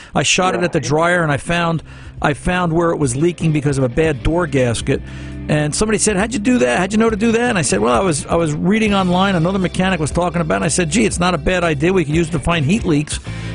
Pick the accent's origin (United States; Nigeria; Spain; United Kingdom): United Kingdom; England; You know, we're English, separated by a common language.